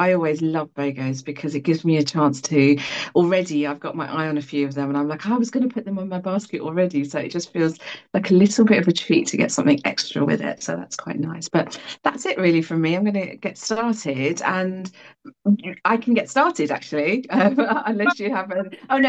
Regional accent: East of England, United Kingdom; I'm from Essex, and we as a team have quite a strong Essex Devon connection.

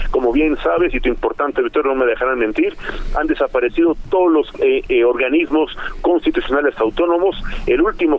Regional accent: Mexico; como mexicano, como ciudadano, como litigante

